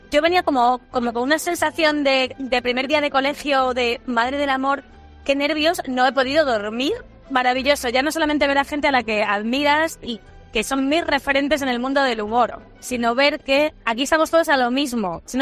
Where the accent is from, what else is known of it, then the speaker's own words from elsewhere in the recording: Ávila, Castile and León, Spain; y yo soy de mi pueblo de Ávila